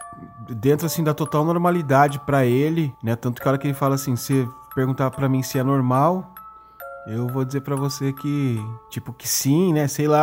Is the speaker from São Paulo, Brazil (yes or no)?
yes; Mogi das Cruzes, São Paulo, Brazil; eu me lembro que quando eu era criança, facilmente aqui em Mogi das Cruzes o pessoal descia para Bertioga de carona